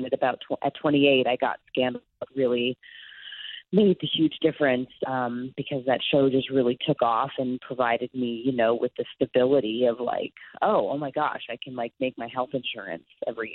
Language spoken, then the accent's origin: English; New York, United States; moved away as an adult; now in Los Angeles, United States; We live in, I'm from New York, as you know, but I moved to Los Angeles 12 years ago. I was a waitress in New York when I left, and now I'm a waitress again.